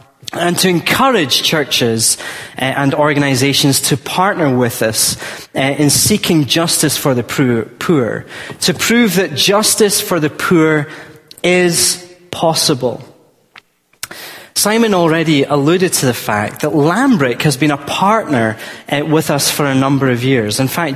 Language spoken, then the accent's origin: English; Scotland, United Kingdom; Yeah, I'm from the Garden of Eden, Scotland. Everywhere looks like Scotland.